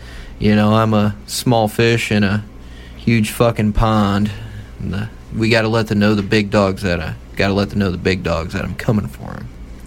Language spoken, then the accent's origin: English; Fort Wayne, Indiana, United States; because I am from the Fort Wayne, Indiana area